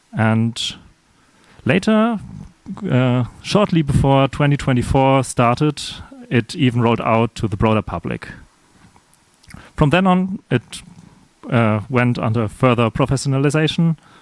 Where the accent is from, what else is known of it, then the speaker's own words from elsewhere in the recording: Karlsruhe, Baden-Württemberg, Germany; English is a second language; Hi. I'm from Karlsruhe, Germany. Studied there, Master of Computer Science with formal verification.